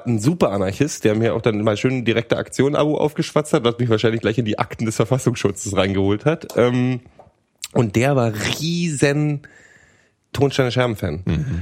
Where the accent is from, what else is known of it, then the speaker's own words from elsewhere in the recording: eastern Germany, Germany; Ich komme aus dem Osten.